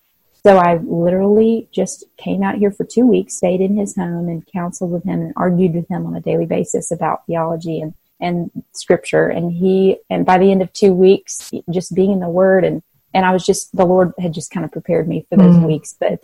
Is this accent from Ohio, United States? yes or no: no; Nashville, Tennessee, United States; moved away as an adult; I grew up in Nashville, and I just was such a baby and felt so needy and hungry, I guess, that I just wanted to be somewhere where people knew me